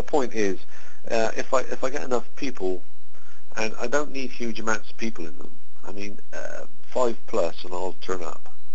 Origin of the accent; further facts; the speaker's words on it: United Kingdom; And I'm ignoring my home country, UK.